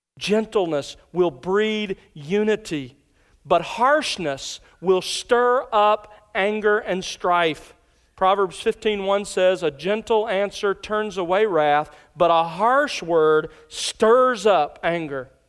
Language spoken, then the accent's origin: English; Alabama, United States; When I was growing up in South Alabama, my whole life at home, we always had a bulldog.